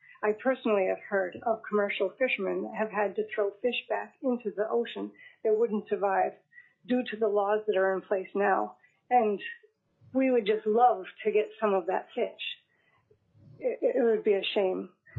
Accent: Anchor Point, Alaska, United States; I'm from Anchor Point, which is the southern peninsula, Kenai Peninsula

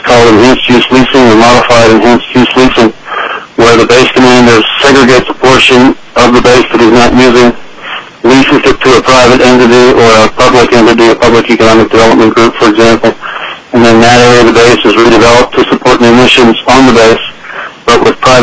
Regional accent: Florida, United States; I grew up on the Cape, so people say I have 50 years in aerospace

